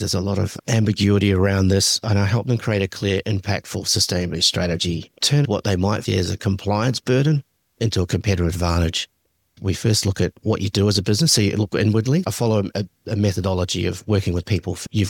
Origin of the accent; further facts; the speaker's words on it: New Zealand; growing up in New Zealand.